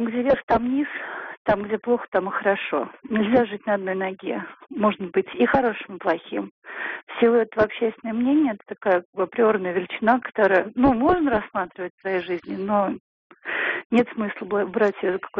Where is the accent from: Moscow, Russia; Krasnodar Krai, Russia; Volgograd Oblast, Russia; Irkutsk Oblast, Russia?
Moscow, Russia; я из Москвы.